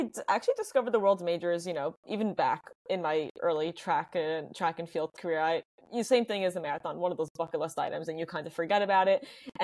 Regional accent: New York, United States; and also growing up in New York, it just adds that extra element of something that's just like special.

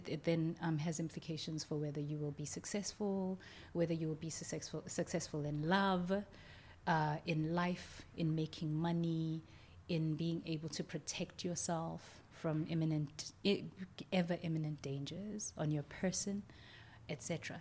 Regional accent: Soweto, Gauteng, South Africa; also born or lived in Johannesburg; I was brought up in Soweto. My grandfather was a preacher. My father's father was a Lutheran preacher there, and I think he was stationed in Soweto when I was born. And so my brother and I were brought up there until I was 8

